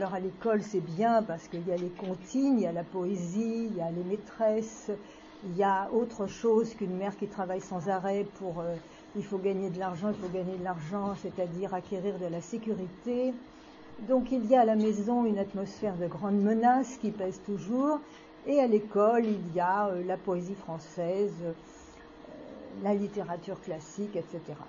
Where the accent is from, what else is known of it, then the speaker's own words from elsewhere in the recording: Paris, Île-de-France, France; born there; je suis née à Paris, de parents survivants du génocide arménien, qui ont, comme les autres survivants, sont arrivés en France en 1920.